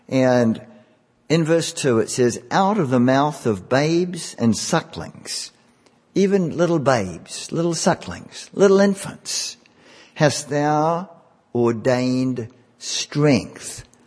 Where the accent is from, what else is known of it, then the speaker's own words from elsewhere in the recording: New Zealand; when I grew up in the Anglican Church in New Zealand, Episcopalian Church. I was sprinkled there when I was a baby, and I grew up in that church.